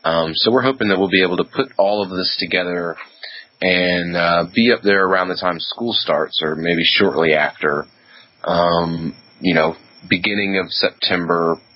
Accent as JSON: {"language": "English", "region": "Tennessee", "country": "United States", "said": "Yeah, I'm from East Tennessee originally."}